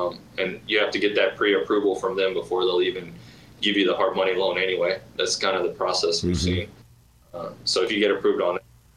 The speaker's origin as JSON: {"language": "English", "town": "Atlanta", "region": "Georgia", "country": "United States", "said": "I'm from Atlanta, and there's a presence in Atlanta with Lifestyles"}